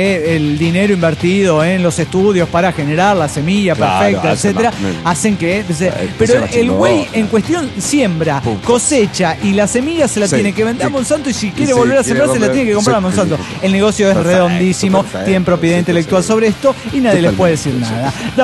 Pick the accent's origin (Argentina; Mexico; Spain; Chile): Mexico; Chihuahua; de Chihuahua, México.